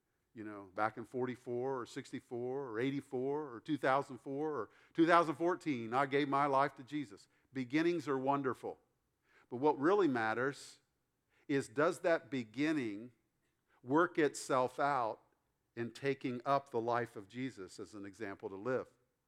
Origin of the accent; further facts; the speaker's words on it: Ohio, United States; I'm from Ohio.